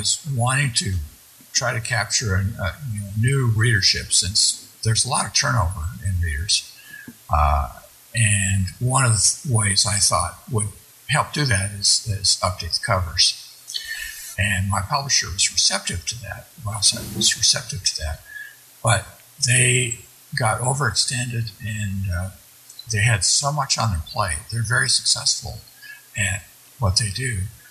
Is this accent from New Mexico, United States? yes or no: yes; Alamogordo, New Mexico, United States; now in Colorado Springs, United States; I grew up in Alamogordo, New Mexico, near White Sands.